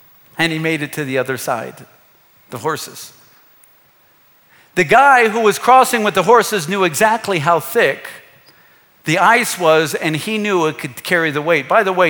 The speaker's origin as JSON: {"language": "English", "country": "United States", "tie": "born or raised there", "said": "And by the way, I grew up on the Mississippi River. I used to swim in it. We would fish in it."}